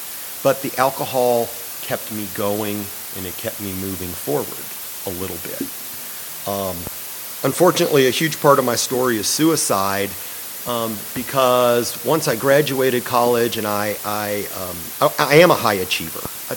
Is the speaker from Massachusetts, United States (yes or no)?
no; Cincinnati, Ohio, United States; Growing up in Cincinnati, Ohio.